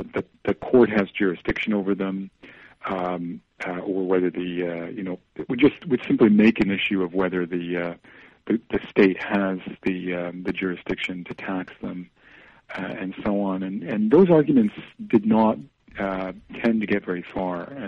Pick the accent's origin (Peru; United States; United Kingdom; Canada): Canada; born there; I was born in Canada